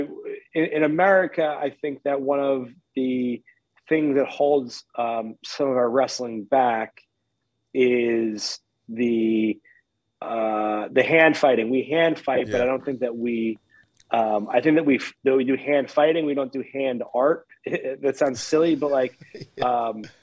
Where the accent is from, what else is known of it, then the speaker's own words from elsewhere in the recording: New York, United States; So I was fortunate at our high school where I grew up on Long Island